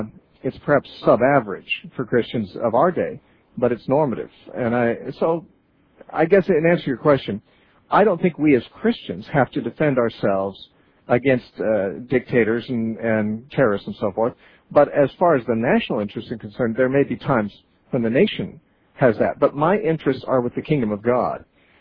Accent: United States; born there; I love the fact that I have American, you know, that I was born in America and I have a place to live here

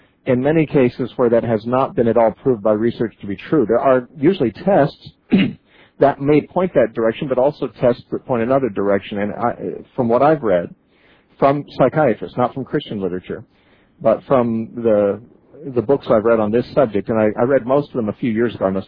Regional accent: McMinnville, Oregon, United States; he found out I was from McMinnville, as you are

